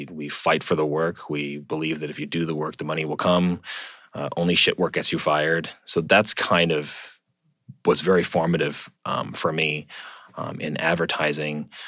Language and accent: English; Toronto, Ontario, Canada; also born or lived in Hong Kong; So I grew up in Toronto. I was born to parents from Hong Kong. I actually spent a lot of my childhood in Hong Kong with them.